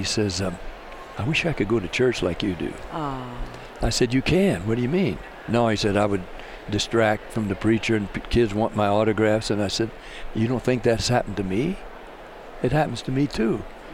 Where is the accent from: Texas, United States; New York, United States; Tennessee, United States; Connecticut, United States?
Tennessee, United States; Nashville; We were two Tennessee boys. Yeah. He was from Memphis, I was from Nashville.